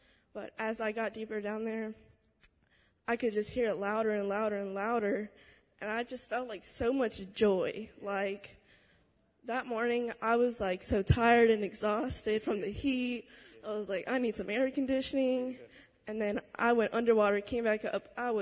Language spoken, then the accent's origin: English; Lexington, United States; I'm from Lexington, so I'm like an hour away.